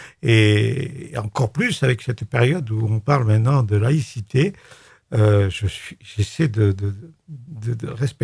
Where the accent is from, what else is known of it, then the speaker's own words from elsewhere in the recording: Nîmes, Occitanie, France; born there; je suis issu d'un village des Cévennes. Moi, je suis né à Nîmes, mais mes parents étaient de là-haut, et j'y vais souvent.